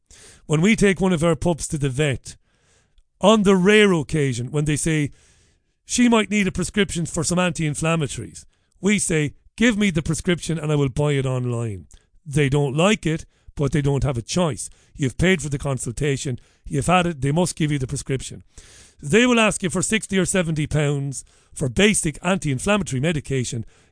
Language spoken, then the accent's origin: English; Waterford, Munster, Ireland; I grew up in Ballybeg and then later on Browns Road, Belvedere Drive in Waterford